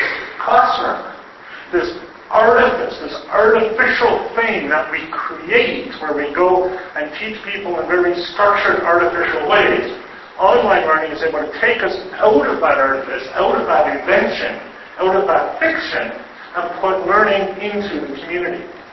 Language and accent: English; New Brunswick, Canada; I come from Canada, I come from New Brunswick, Canada. Real nice place, it's all very natural and matured, lots of trees and forests